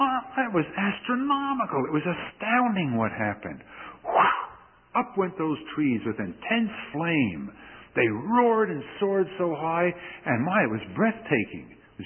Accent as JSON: {"language": "English", "region": "New Jersey", "country": "United States", "tie": "born or raised there", "lives_now": "Houston, United States", "said": "used as a recreational field when I was a boy in New Jersey. And that answers some of your questions. I'm not from Houston originally."}